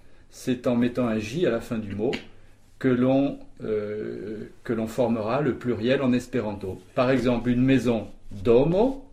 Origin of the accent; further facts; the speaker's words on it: Paris, Île-de-France, France; born there; Je suis né à Paris, mais mes parents sont dans le Gers. Alors je peux prendre l'accent pointu d'un Parisien, mais je peux aussi rouler les airs comme on le fait dans le Gers.